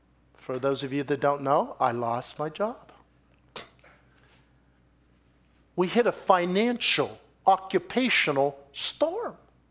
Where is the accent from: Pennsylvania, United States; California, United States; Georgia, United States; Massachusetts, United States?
Pennsylvania, United States; Pittsburgh; now in Detroit, United States; We're from Pittsburgh.